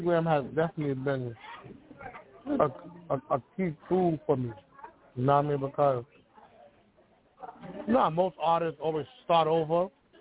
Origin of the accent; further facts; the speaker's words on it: Bronx, New York, United States; also born or lived in Miami / Atlanta; So I'm born and raised in the Bronx, but I lived in Miami, I lived in Atlanta. You know what I mean? I've been everywhere.